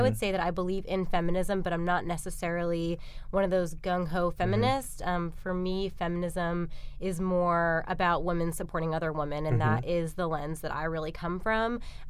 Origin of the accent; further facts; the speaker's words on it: Rhode Island, United States; moved away as an adult; I am originally from Rhode Island. I decided to take the plunge from Rhode Island to New York for college.